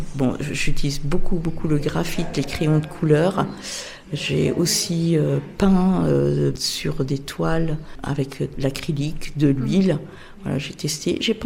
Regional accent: Chambéry, Auvergne-Rhône-Alpes, France; je suis de Chambéry, originaire. Puis j'habite Chambéry, j'ai voyagé entre-temps, mais voilà, je suis revenue à mes sources sur Chambéry.

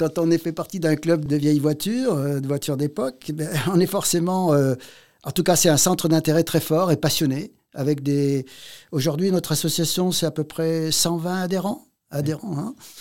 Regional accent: Grenoble, Auvergne-Rhône-Alpes, France; born there; mon prénom témoigne de mes origines, même si je suis né à Grenoble.

